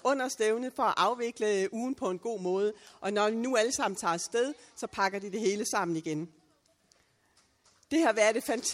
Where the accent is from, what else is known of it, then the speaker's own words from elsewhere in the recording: Roskilde, Zealand, Denmark; Jeg kommer fra Roskilde, så jeg ved, hvordan en festivalplads kan se ud.